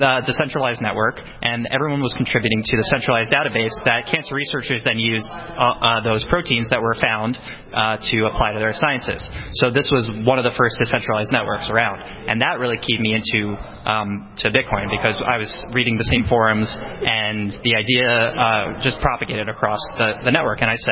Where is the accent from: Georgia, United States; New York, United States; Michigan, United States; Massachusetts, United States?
New York, United States; I'm from New York. I went to NYU, and I stayed in New York full-time afterwards.